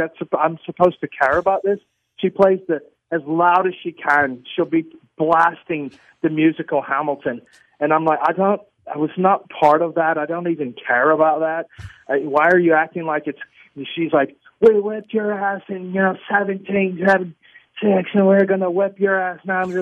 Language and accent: English; Ireland; And the Brit, I'm Irish. We're right. different.